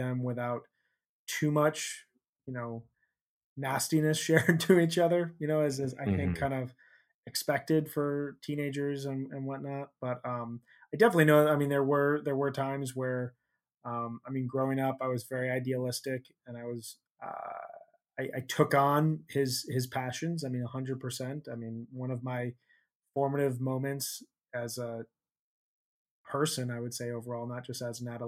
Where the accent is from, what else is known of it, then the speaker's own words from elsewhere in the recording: Chicago, Illinois, United States; so I grew up in Chicago, and I listened to the alternative rock station there a lot, Q101.